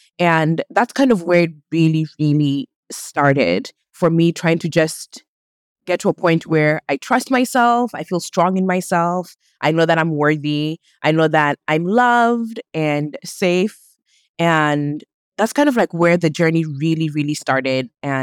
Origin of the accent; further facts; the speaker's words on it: Kenya; So I come from a Kenyan family. I'm Kenyan, born and raised.